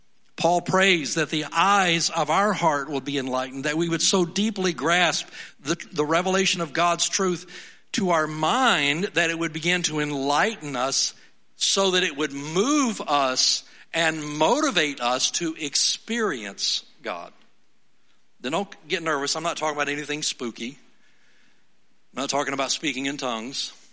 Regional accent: Alabama, United States; accent: Alabama hillbilly; I grew up in the South, and I've told you about that before, and I won't speak in my Alabama hillbilly accent.

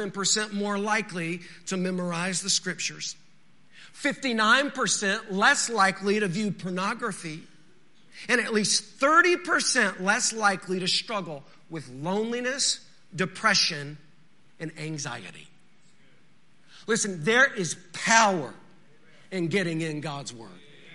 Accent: Texas, United States; Now, the Holy Land is a lot like where I grew up in West Texas.

